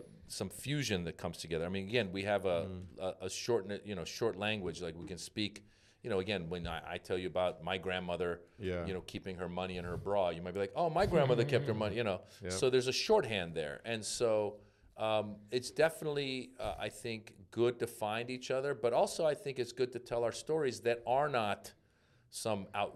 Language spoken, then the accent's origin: English; United States; It was more like, oh, I grew up in America, and I loved Eddie Murphy. I wanted to be Eddie Murphy when I was a kid.